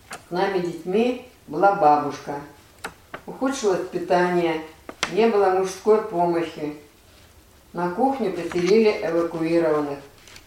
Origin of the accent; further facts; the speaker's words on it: Novokuznetsk, Kemerovo Oblast, Russia; born there; родилась 4 апреля 1937 года в городе Сталинске, в сегодняшнем Новокузнецке.